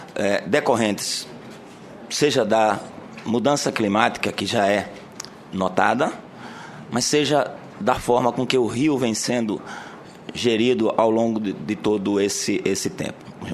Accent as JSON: {"language": "Portuguese", "region": "Sergipe", "country": "Brazil", "said": "Eu sou de Sergipe, exatamente na parte final do Rio São Francisco"}